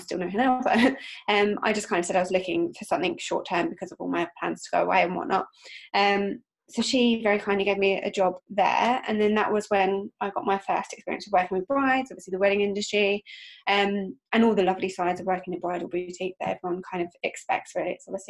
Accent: South East England, United Kingdom; now in Bournemouth, United Kingdom; I'm not from Bournemouth originally. I'm from Sussex, so kind of nearer to Brighton. So I had moved to Bournemouth specifically for the job.

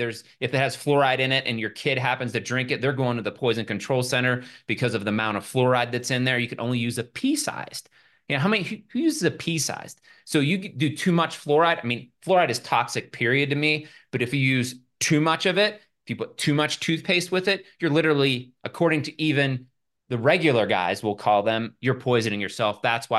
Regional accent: Pittsburgh, Pennsylvania, United States; Slippy is a Pittsburgh word. I'm from Pittsburgh. I pronounce a lot of things wrong because that's how I was taught. That was my environment.

